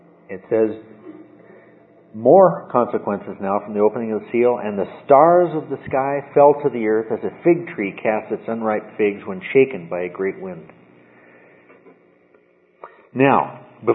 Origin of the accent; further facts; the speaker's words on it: California, United States; also born or lived in Nevada; Having spent a lot of time growing up in California and Nevada, I've been through a number of them.